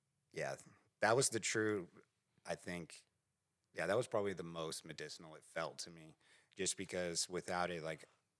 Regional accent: Edmond, Oklahoma, United States; I'm from Edmond.

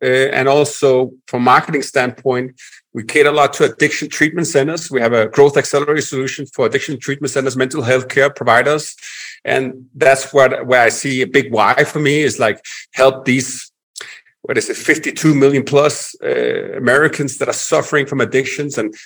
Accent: Denmark; English is a second language; I'm originally from Denmark, Europe, hence the accent, northern part of Europe with the Vikings.

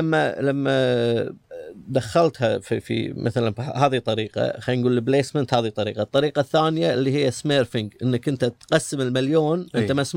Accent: Kuwait; هذا بصدمكم يعني ككويتيين يعني إحنا

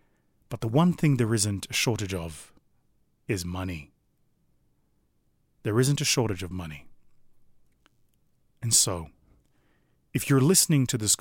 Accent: South Africa; less than 30% of them were from my home country of South Africa

